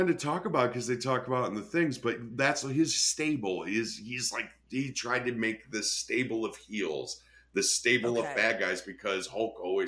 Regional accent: Wisconsin, United States; Then again, I'm from Wisconsin, so I always say that, like, I'm from a suburb of Chicago, Wisconsin.

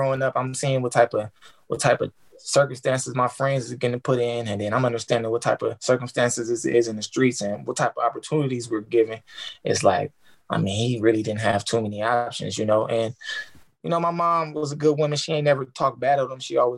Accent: California, United States; growing up in South Central, you know, I just always try my best to stay out the way.

